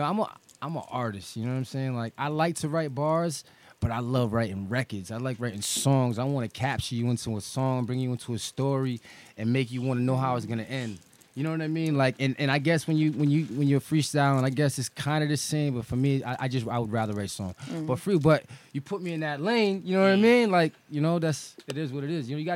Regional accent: Rhode Island, United States; also born or lived in Brooklyn; I'm originally from Brooklyn, but I grew up in Rhode Island. You know, okay. Rhode Island baby 401.

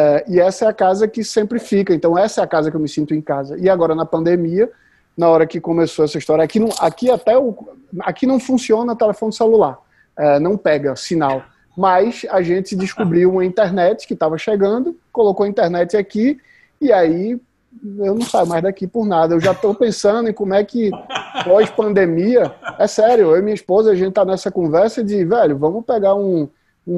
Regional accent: Recife, Pernambuco, Brazil; Eu sou de Recife, você vê meu sotaque

